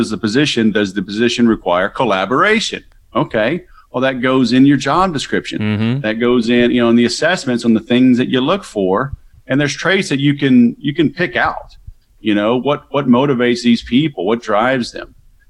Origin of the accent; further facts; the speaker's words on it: the South, United States; I grew up in the South. I have seven kids.